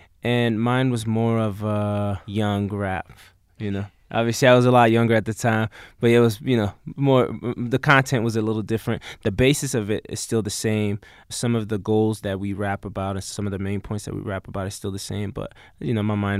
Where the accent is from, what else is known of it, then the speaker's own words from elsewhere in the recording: Brussels, Belgium; also born or lived in Democratic Republic of the Congo; now in United States; I'm from Brussels, Belgium. That's where I was born. And then my father's side of the family's from the Congo, so I grew up there a little bit.